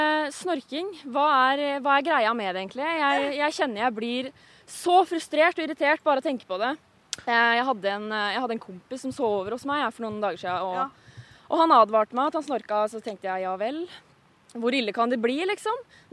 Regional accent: Gol, Buskerud, Norway; now in Oslo, Norway; Jeg er fra Gol i Hallingdal, men nå så bor jeg i Oslo da, for jeg skal jobbe og studere her.

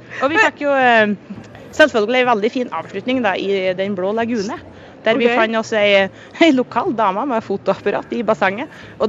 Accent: Susendalen, Nordland, Norway; Det er i Nordland.

